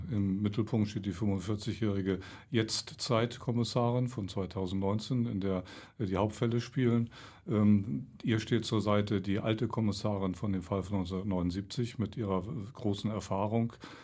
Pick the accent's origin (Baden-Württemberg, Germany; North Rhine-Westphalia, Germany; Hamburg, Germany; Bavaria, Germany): Hamburg, Germany; born there; Ich habe als Hamburger, ich bin da geboren, eine doppelte Sicht auf Köln.